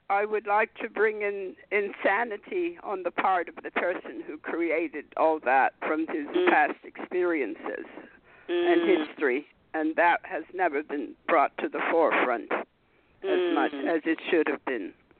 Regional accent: Harlem, New York, United States; We are from Harlem.

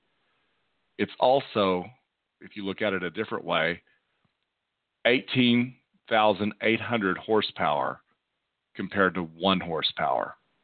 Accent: Texas, United States; now in Chesterfield, United States; And this South Texas boy is just not used to that.

